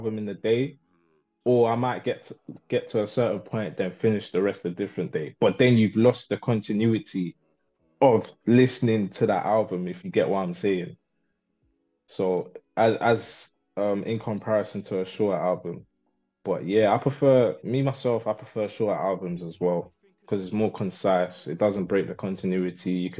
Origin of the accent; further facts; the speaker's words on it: London, United Kingdom; obviously where I grew up in Broadwater Farm Estate. Everyone knows that estate really, and it's like it's infamous, isn't it?